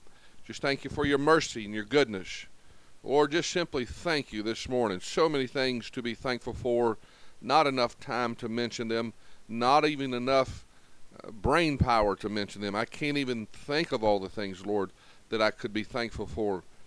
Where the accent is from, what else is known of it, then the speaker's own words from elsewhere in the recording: United States; I am absolutely thankful and grateful that I am an American citizen, and I am proud to be an American.